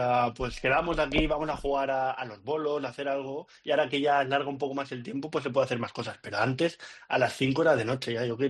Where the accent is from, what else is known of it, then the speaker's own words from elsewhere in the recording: Spain; soy español